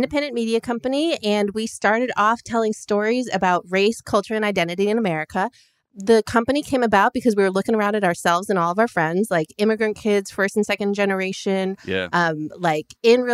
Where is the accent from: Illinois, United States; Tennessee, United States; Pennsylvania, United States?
Illinois, United States; Chicago; It's like when growing up in Chicago, that was a big thing.